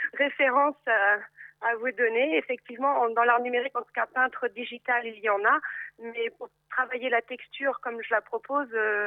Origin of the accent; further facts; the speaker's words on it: Lannion, Brittany, France; now in Rennes, France; J'habite actuellement sur Rennes, mais je suis originaire de Lannion. J'ai fait mon lycée et mon collège.